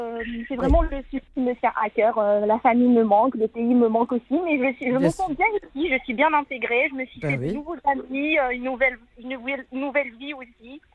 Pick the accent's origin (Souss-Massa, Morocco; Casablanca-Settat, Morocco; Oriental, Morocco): Oriental, Morocco; Oujda; moi, je suis originaire de la ville d'Oujda au Maroc.